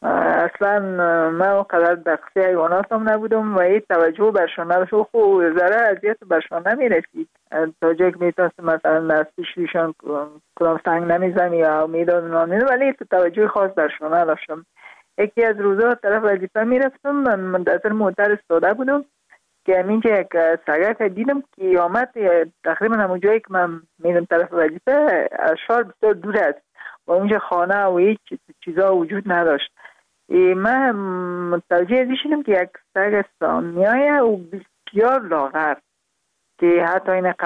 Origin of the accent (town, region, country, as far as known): Afghanistan; also born or lived in Kabul